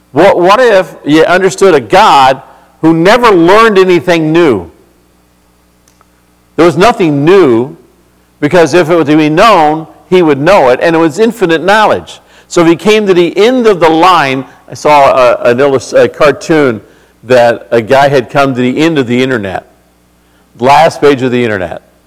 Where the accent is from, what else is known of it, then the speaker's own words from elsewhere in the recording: Norwalk, California, United States; also born or lived in Long Beach; I grew up in California, as you know, born in Long Beach, and spent most of my life in Southern California area. And when we were moved to Norwalk, it was a veterans neighborhood, was what we called it